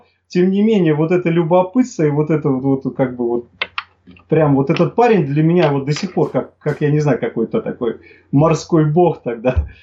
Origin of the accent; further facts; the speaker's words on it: Korolyov, Moscow Oblast, Russia; now in Crimea; но крымчанин, так скажем, не коренной, потому что... Да, новоиспеченный. Я 2 года как проживаю в Крыму, а до этого я всю свою сознательную жизнь проживал в городе Королеве в Москве, в Московской области.